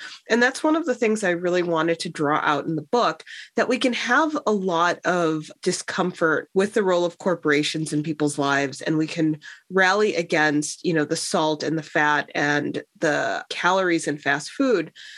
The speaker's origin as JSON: {"language": "English", "town": "Chicago", "region": "Illinois", "country": "United States", "tie": "born or raised there", "said": "growing up in Chicago, Black-owned McDonald's franchises played a large role, I think, in the cultural and social landscape of the city."}